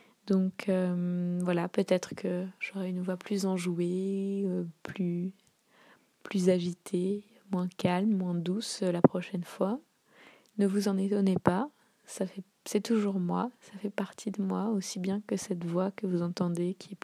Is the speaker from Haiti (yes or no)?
no; Paris, Île-de-France, France; J'étais à Paris, j'ai grandi à Paris